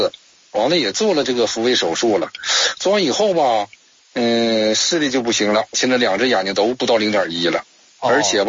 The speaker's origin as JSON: {"language": "Chinese", "region": "Heilongjiang", "country": "China", "said": "我是黑龙江的呀。"}